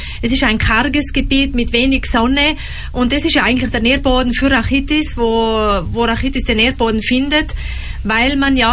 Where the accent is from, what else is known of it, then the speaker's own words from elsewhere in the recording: Trentino-Alto Adige, Italy; Auch bei uns in Südtirol gibt es Menschen, die es durch ein Schicksal, durch einen Krankheitsfall und so weiter, die es wirklich schleudert, die ungewollt in eine Not schlittern.